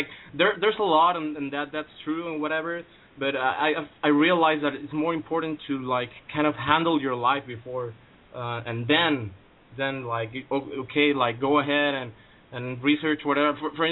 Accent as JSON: {"language": "English", "country": "Mexico", "said": "Well, I'm from Mexico. I'm 24 years old"}